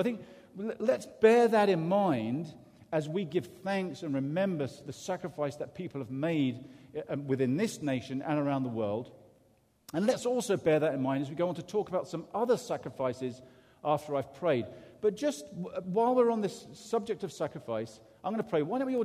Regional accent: England, United Kingdom; I come from England, and we spent a lot of time thinking we were better than everybody else

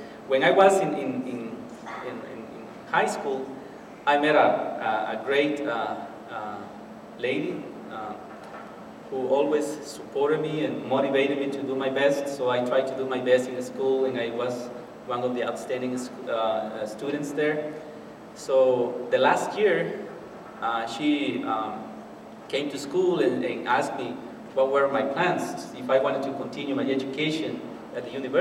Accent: Chiquimula, Guatemala; I grew up in a small village called Sir Asir, which is about 35 houses in a community. It's about 8 miles away from the town of Ipala. It's a very small village. I grew up just with my mom.

